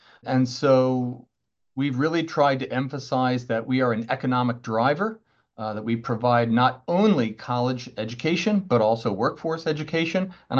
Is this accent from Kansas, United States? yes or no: no; New York, United States; I am a Long Island homeboy, born and raised in right here in Suffolk County. My parents were teachers in the Sachem schools.